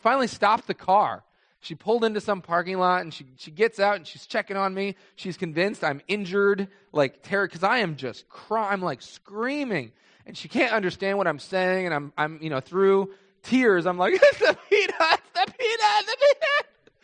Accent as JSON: {"language": "English", "town": "Carmel", "region": "Indiana", "country": "United States", "tie": "born or raised there", "said": "I grew up here in Carmel. So I was a little kid in that grocery store."}